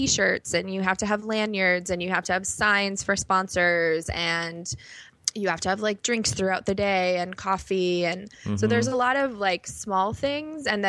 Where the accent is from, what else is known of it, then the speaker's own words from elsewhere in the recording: Chicago, Illinois, United States; also born or lived in New York; I grew up in Chicago. Okay. I started my career here, but then I moved to New York, and I was in New York for 8 years, and I moved back to Chicago in the fall.